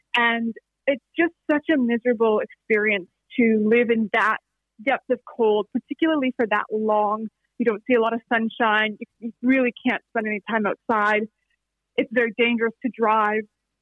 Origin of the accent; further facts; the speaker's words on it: Canada; Like back living in Canada, growing up in Canada, we didn't have, you know, a lot of history outside of sort of modern European history.